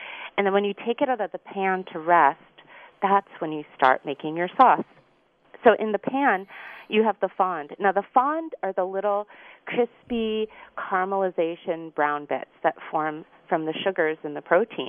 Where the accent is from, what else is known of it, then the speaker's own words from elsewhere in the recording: California, United States; I'm from California, and I was lucky enough to have all these fresh figs.